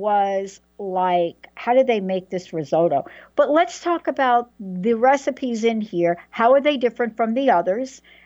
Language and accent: English; Bronx, New York, United States; Uncle Ralph in the Bronx, we're from the Bronx, gardening, growing fresh pear trees, like in the Bronx, fresh herbs, fresh everything, and unbelievable food.